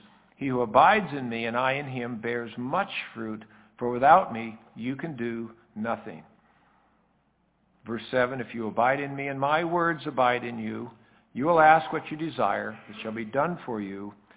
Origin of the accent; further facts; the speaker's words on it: Oregon, United States; Now, going to conference in Oregon, I grew up in Oregon, and you know what the state vine is?